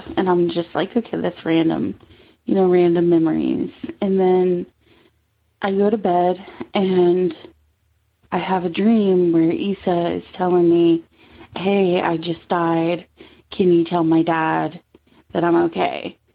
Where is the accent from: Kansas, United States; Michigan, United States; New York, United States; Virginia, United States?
Virginia, United States; I'm from Virginia. I'm 33.